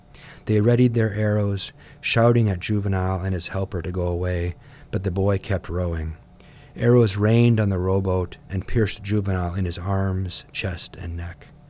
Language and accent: English; United States; but I write about the impacts of it as I experienced as an American there.